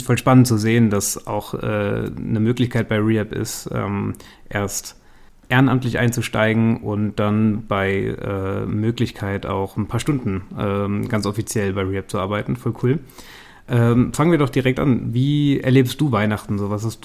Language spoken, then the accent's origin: German; Hesse, Germany; ich komme ja aus der Nähe von Darmstadt, da in einem kleinen Dorf aufgewachsen.